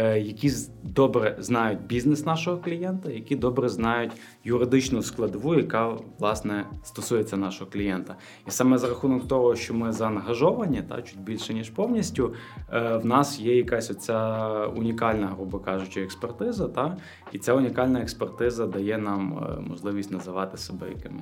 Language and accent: Ukrainian; Lviv, Lviv Oblast, Ukraine; І фізично я знаходжуся у Львові як львів'янин